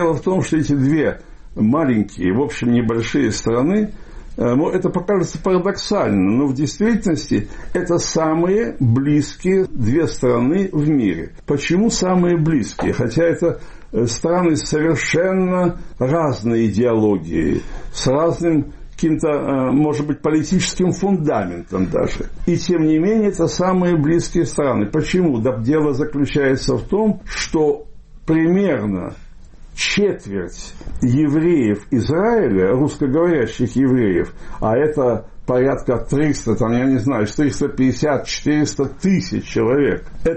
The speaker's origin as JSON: {"language": "Russian", "town": "Bobruisk", "region": "Mogilev Region", "country": "Belarus", "tie": "born or raised there", "said": "я, в общем, из Беларуси, я родился в Бобруйске. Это маленький очень такой еврейский городок был. Там провел все это свое, в основном, школьное детство, и я себя считаю белорусским евреем"}